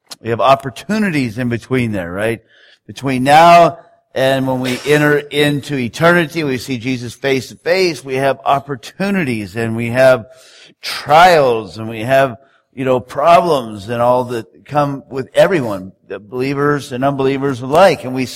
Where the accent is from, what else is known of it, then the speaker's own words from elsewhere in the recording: San Diego, California, United States; Because I'm from San Diego. I'm a Charger fan.